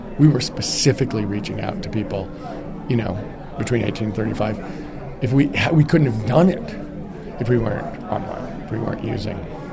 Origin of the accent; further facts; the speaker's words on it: United States; have benefited from all the advantages of being an American